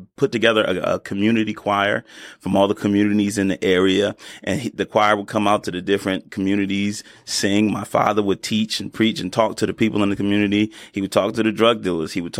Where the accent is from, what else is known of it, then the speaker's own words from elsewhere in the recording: Philadelphia, Pennsylvania, United States; I was born and raised in Philadelphia